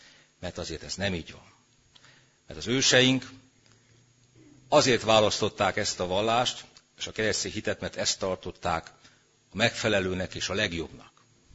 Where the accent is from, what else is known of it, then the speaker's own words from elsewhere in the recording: Hungary; Tehát legyünk büszkék arra, hogy mi református magyarok vagyunk